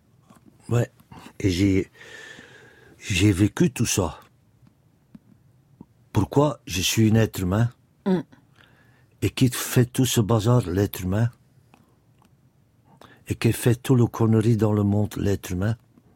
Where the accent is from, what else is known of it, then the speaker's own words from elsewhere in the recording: Ostend, Flanders, Belgium; born there; Parce que moi, je suis né à Ostende, près de la mer.